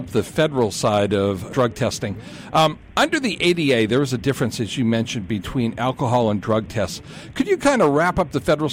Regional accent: Maine, United States; State of Maine, my hometown.

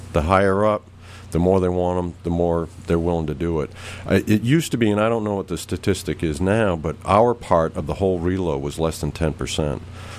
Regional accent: Brunswick, Maine, United States; also born or lived in Allagash / Fort Kent; now in Topsham, United States; Originally, I'm from Allegash, which, yes, for those of you out there, it is literally the end of the road. I was born in Fort Kent, and then I grew up in Brunswick, and my wife and I live in Topsom now.

